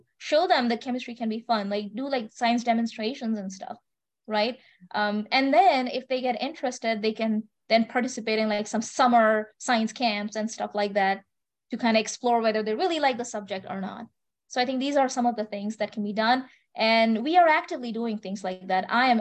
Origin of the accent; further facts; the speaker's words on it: Kolkata, West Bengal, India; English is a second language; moved away as an adult; now in United States; So I grew up in India in a city called Kolkata, which is called the City of Joy.